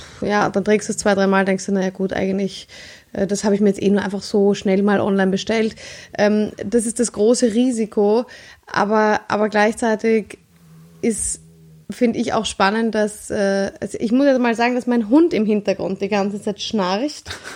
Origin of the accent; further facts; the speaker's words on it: Vienna, Austria; ich bin Wienerin